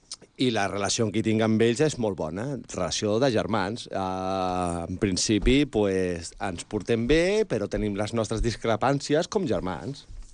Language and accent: Catalan; Tarragona, Catalonia, Spain; also born or lived in Reus; jo vivia en un barri de Tarragona i la meva infantesa pues, va ser molt bé.